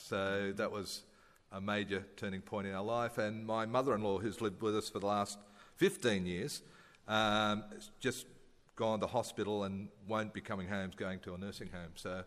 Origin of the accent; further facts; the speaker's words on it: Sydney, New South Wales, Australia; Born and bred in Sydney, spent all my life in Sydney except for 5 years when I was a Presbyterian minister out in Leeton, out near Griffith, between Griffith and Narrandra.